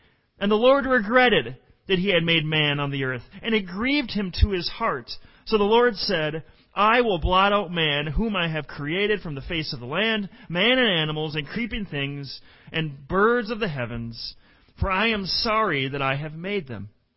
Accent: Chaska, Minnesota, United States; also born or lived in Shakopee; I remember when I was growing up in Chaska and Shakopee in that area, the Minnesota River, they had a sign there that said, this is how high the water reached.

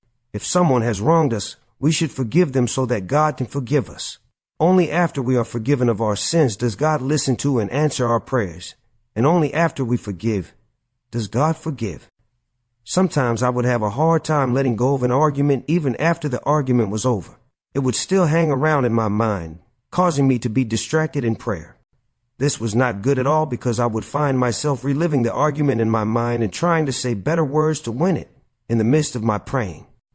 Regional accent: Greenwood, Mississippi, United States; the horror that had befallen me and people back in my hometown of Greenwood, Mississippi.

